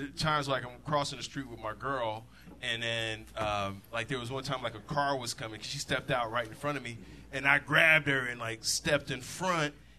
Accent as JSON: {"language": "English", "town": "Chicago", "region": "Illinois", "country": "United States", "tie": "born or raised there", "said": "And I grew up a block from the lake. I'm from Chicago. I grew up, it's so stereotypical."}